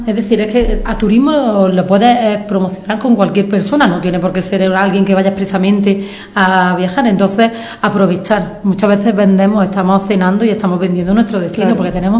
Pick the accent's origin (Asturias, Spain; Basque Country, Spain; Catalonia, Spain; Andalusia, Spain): Andalusia, Spain; Priego de Córdoba; nosotros somos de la subbética de Priego